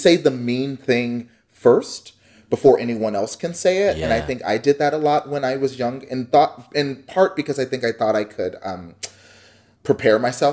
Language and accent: English; Dallas, Texas, United States; I grew up in Texas. I grew up in the suburbs of North Dallas.